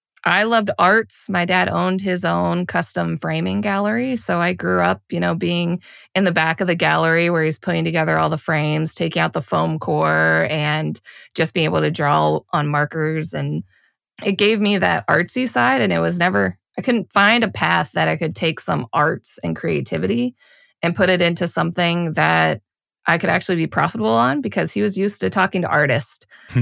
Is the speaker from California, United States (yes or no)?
no; Pittsburgh, Pennsylvania, United States; In Pittsburgh, Pennsylvania. So for anybody local to me, I went to North Allegheny.